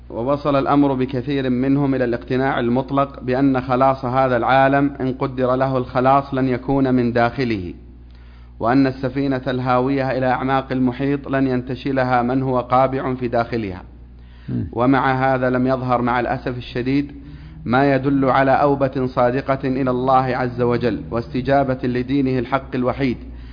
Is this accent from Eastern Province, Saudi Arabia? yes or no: yes; Dammam, Eastern Province, Saudi Arabia; now in Riyadh, Saudi Arabia; من الدمام.